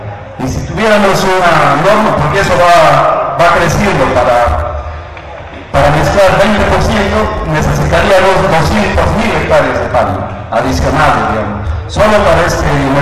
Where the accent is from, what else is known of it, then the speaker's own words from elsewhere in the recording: Peru; Somos más peruanos